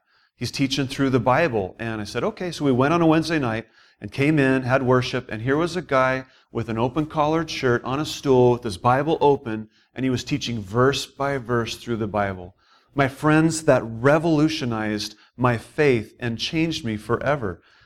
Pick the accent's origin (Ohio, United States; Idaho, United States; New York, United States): Idaho, United States; also born or lived in Fort Leonard Wood, Missouri; I was born in Missouri, actually, in Fort Leonard Wood, a military base, but I was raised in Idaho.